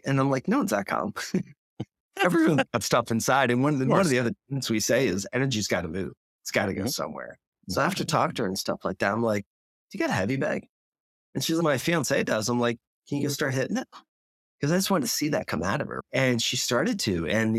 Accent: Philadelphia, Pennsylvania, United States; Now, I'm originally from Philly, so I'm a fair weather fan.

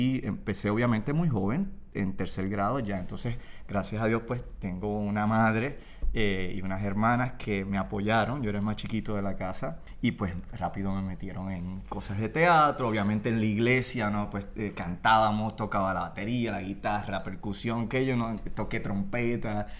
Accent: Vega Baja, Puerto Rico; yo vengo de Vega Baja. Ese es el pueblo donde crecí. Y cuando estaba en tercer grado en mi escuela José Gualberto Padilla

